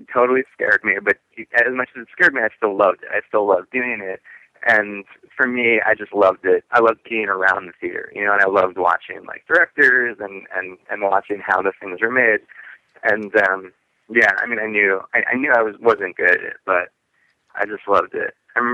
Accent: Long Island, New York, United States; I'm from Long Island, mm-hmm. and I went to see Little Shop of Horrors mm-hmm. for my sixth birthday.

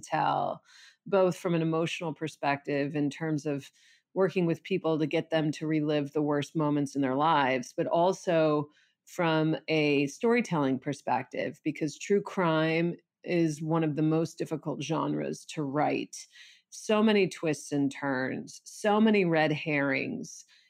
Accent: Chicago, Illinois, United States; I grew up in Chicago. I went to his high school.

